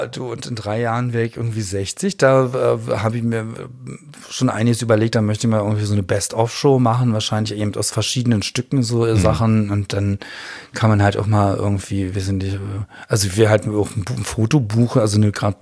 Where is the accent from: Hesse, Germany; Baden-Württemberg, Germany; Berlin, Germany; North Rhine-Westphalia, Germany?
Berlin, Germany; born there; ich bin gebürtiger Berliner und liebe Berlin total